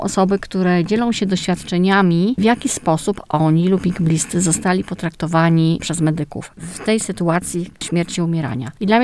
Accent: Olsztyn, Warmian-Masurian Voivodeship, Poland; jestem z Olsztyna, jestem z zawodu pielęgniarką

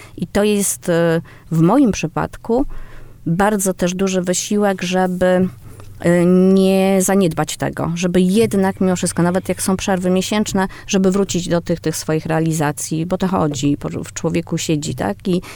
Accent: Szczytno, Warmian-Masurian Voivodeship, Poland; Też pierwsze, które powstało w mojej rodzinnej miejscowości w Szczytnie.

